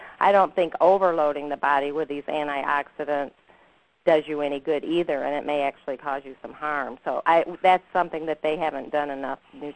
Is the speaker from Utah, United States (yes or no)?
no; Michigan, United States; I grew up in Michigan.